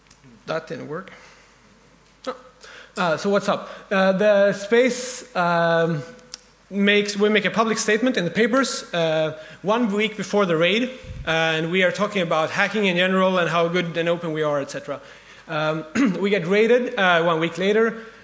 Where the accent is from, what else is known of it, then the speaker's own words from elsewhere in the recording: Sweden; I'm from Sweden. I have a hacker space in my local city called Forskningsavdelningen, or the Forsk.